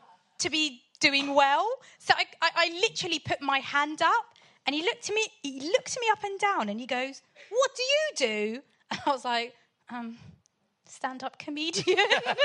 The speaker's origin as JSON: {"language": "English", "town": "Portsmouth", "region": "South East England", "country": "United Kingdom", "said": "It's the fact that I'm from Pompey."}